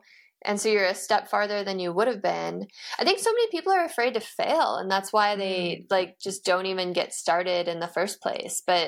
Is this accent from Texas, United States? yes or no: no; Illinois, United States; now in California, United States; Like, I'm from Illinois, but I live in California.